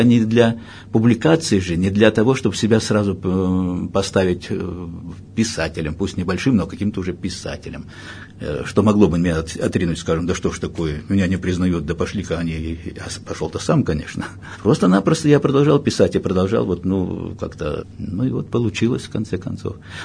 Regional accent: Bashkortostan, Russia; born there; Родился я в 1948 году в Башкирской ССР. Туда был направлен по службе мой папа

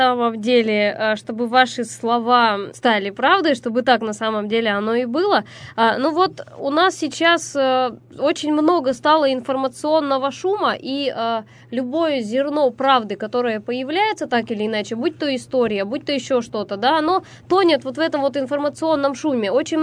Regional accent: Russia; мы вообще начнем стыдиться того, что мы русские и родились в России

